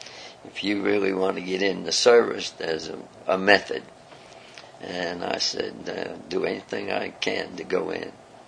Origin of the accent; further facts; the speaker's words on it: New York City, New York, United States; born there; Well, I was born in New York City, in the heart of New York City. Everything is goes by numbers in my day, and I was born on 161st Street and 3rd Avenue in the Bronx.